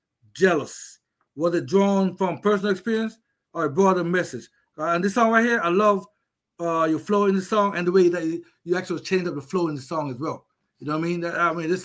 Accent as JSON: {"language": "English", "country": "Jamaica", "tie": "born there", "said": "because I was born in Jamaica."}